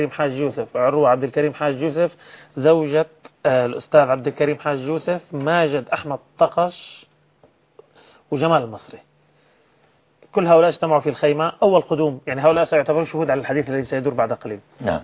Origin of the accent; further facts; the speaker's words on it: Syria; عندنا في سوريا